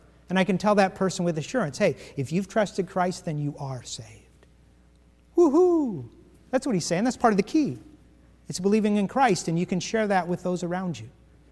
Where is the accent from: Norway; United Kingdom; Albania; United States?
United States; the West; Because I'm from the West, so I didn't know.